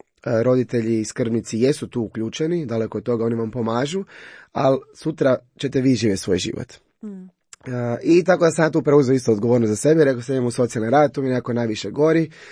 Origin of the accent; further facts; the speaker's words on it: Cres, Primorje-Gorski Kotar County, Croatia; to je bio 7. mjesec, kod nas na Cresu već počinje sezona